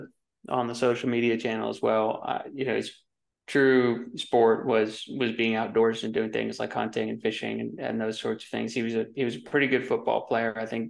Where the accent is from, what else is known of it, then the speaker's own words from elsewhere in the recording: Georgia, United States; My background is I'm from Georgia, went to University of Georgia and have hardly ever left other than a ski bum season here or there.